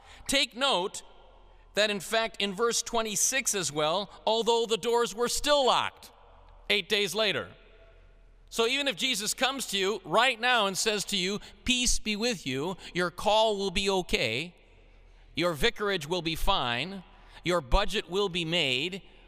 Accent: Milwaukee, Wisconsin, United States; I grew up in Milwaukee, the inner city, and my parents would take me to central Wisconsin to work on a farm in the summertime.

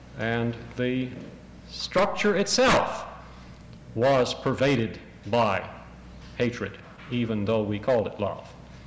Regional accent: Southern United States, United States; I grew up in the South

